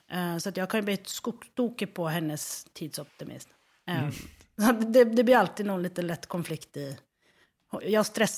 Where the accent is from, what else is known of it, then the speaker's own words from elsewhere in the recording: Tärnaby, Västerbotten County, Sweden; Hela världen helt plötsligt såg att jag kom från Tärnaby